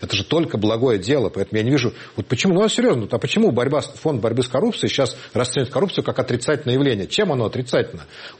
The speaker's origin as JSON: {"language": "Russian", "region": "Kyiv", "country": "Ukraine", "said": "я как человек из Киева все это наблюдал"}